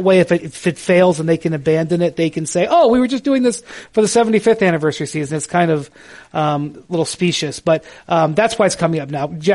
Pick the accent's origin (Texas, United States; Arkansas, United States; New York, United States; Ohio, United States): Ohio, United States; Akron; My hometown's Akron, but I count Cleveland. I'm not like LeBron. I count Cleveland.